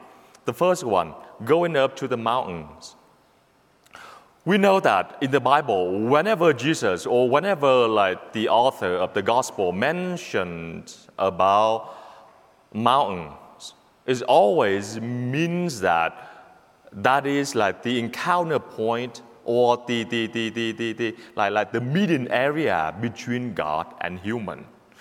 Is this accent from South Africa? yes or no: no; Vietnam; now in United States; Recently, I have a friend from Vietnam. I'm from Vietnam, and I had a friend from Vietnam.